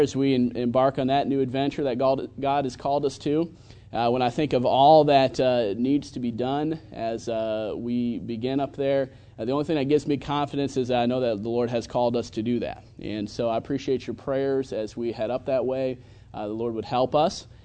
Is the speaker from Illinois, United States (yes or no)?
no; Holland, Michigan, United States; And that's near where I grew up. I grew up in Holland, Michigan, and enjoyed being down here in South Carolina for the past 9 years.